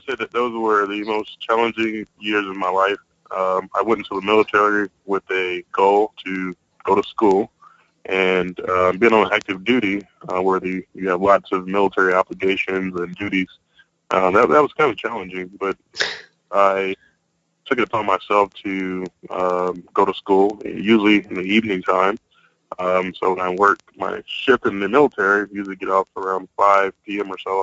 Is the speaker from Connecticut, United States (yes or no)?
no; Shreveport, Louisiana, United States; Most of the challenges that I faced were basically growing up in Shreveport, Louisiana.